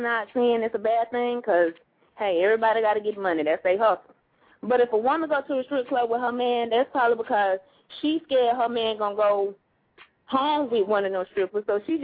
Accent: California, United States; I'm from the Bay.

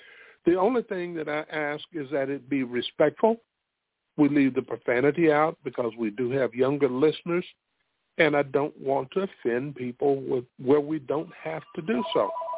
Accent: Spartanburg, South Carolina, United States; My hometown is Spartanburg, South Carolina.

